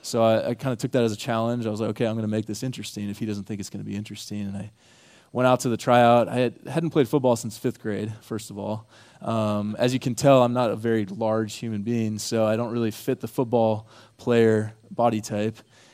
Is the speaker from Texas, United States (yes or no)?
yes; Texas, United States; Now, I grew up in Texas, and volleyball isn't a very big sport in Texas as it is on the West Coast